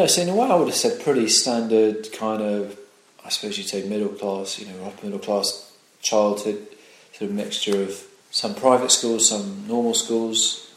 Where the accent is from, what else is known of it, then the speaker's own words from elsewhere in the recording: South East England, United Kingdom; Well, I grew up in Berkshire, just in the Thames Valley, west of London, southeast of England.